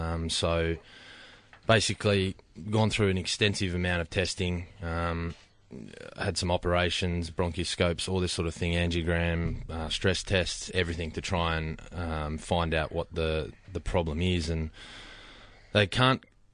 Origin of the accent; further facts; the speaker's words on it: New South Wales, Australia; apart from growing up in New South Wales as a kid.